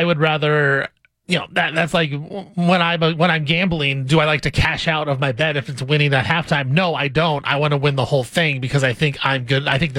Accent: United States; for me, as an American, I just want, you know, Jordan Childs to get the bronze medal

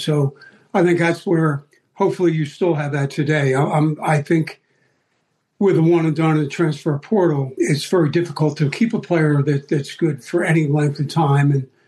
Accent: Collingswood, New Jersey, United States; I did. And about, I'd say, 2-3 miles away is a place called Oakland, New Jersey.

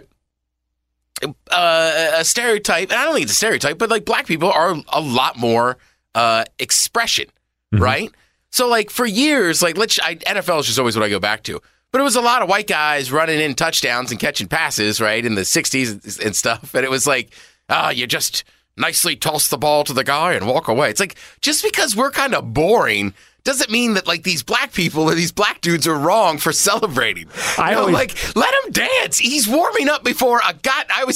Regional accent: Maryland, United States; Now, granted, I'm from Maryland. I like Old Bay on everything.

